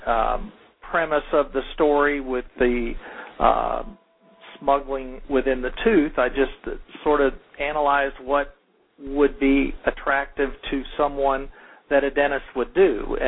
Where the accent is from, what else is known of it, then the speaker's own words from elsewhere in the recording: Houston, Texas, United States; the original part where the story begins is near Houston, and I grew up near Houston, and I've traveled to the Netherlands and Belize